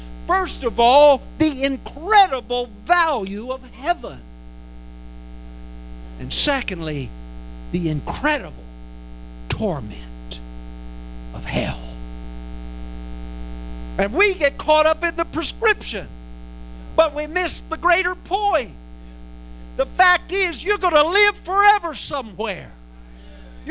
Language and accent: English; Texas, United States; now in St. Louis, United States; So I'm Texan by birth. And nearly three decades in St. Louis can't take that out of me. I was born and raised in Texas, and I'll be a Texan till the day I die.